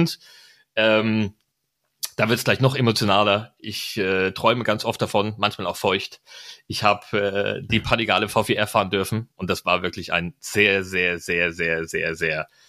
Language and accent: German; East Germany, Germany; mein Herz schlägt ostdeutsch. Ich mag die Leute dort, ich komme aus der Ecke